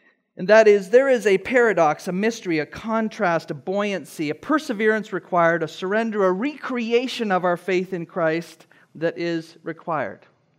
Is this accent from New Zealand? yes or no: no; Canada; It's like me saying that I'm a Canadian and Canada belongs to me.